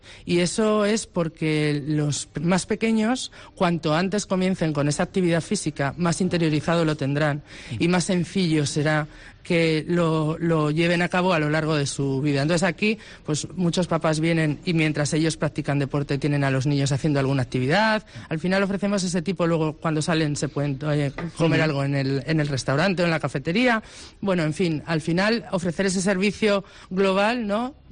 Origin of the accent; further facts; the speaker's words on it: Cantabria, Spain; Nosotros somos de Cantabria, trabajamos en Cantabria y para Cantabria, ¿no?